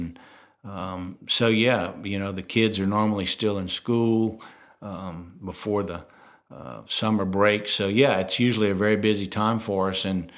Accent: Lafayette, Louisiana, United States; I've growing up in Lafayette, when we lit where the store is on Jefferson Boulevard, I mean, that was along the parade route in Lafayette.

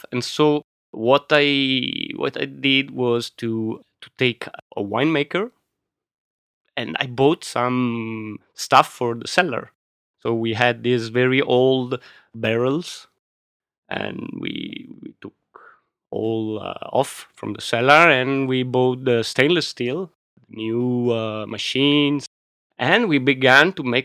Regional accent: Milan, Lombardy, Italy; my father was an engineer, so he left the region in the 60s and 70s. And so we grew up in Milano, me and my brother.

